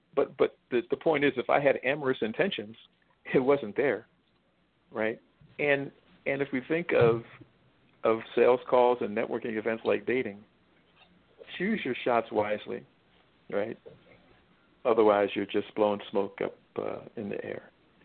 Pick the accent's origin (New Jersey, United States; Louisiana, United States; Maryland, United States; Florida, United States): New Jersey, United States; I'm from New Jersey.